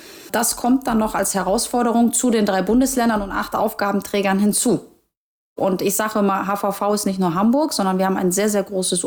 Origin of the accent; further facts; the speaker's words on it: Gdansk, Pomeranian Voivodeship, Poland; born there; ich bin ja irgendwo auch gebürtige Hanseatin. Ne? Also wer das historisch verfolgt, weiß ja, dass Danzig ja auch irgendwann zu diesem Hanseverbund dazugehört hat.